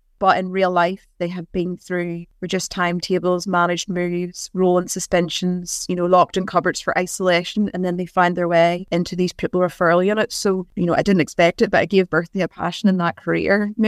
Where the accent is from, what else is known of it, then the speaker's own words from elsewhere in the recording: Northern Ireland, United Kingdom; I'm from Northern Ireland. I was raised Catholic, probably from a predominantly nationalist family, but I grew up in a loyalist town. And I went to a Catholic primary school